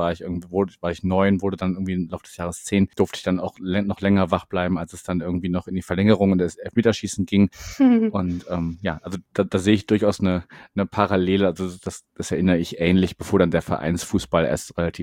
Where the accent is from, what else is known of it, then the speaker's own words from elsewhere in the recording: North Rhine-Westphalia, Germany; ich komme ursprünglich aus NRW.